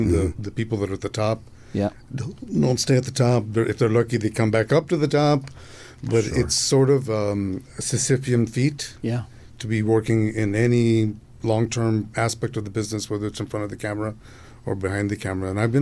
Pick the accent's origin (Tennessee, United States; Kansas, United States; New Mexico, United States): New Mexico, United States; Roswell; as a kid, when I'm from Roswell, New Mexico, I was very poor.